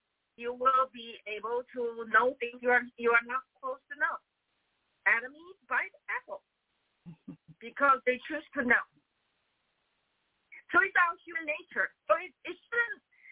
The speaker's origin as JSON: {"language": "English", "country": "China", "second_language": "English", "moved": "yes", "lives_now": "United States", "said": "you know, I came from China into the United States in 1994"}